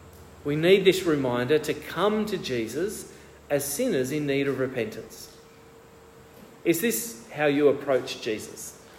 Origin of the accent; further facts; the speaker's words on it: Australia; Now, I think what I was doing was being very Australian.